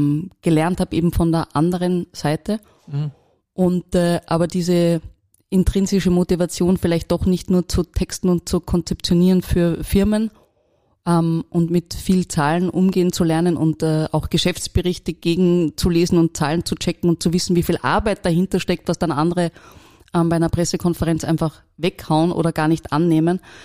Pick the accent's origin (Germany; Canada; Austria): Austria; Salzburg; now in Vienna, Austria; ja, ich komme aus Salzburg, ja, da tragen viele Menschen Barberjacken und Hemden und einen gewissen Teil dieser, möchte ich fast sagen, dieser Uniform habe ich nie abgelegt, obwohl ich schon seit Jahrzehnten in Wien lebe